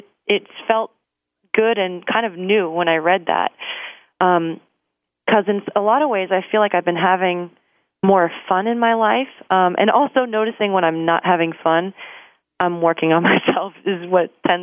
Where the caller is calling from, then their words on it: Clifton, New Jersey, United States; I'm calling in from Clifton, New Jersey.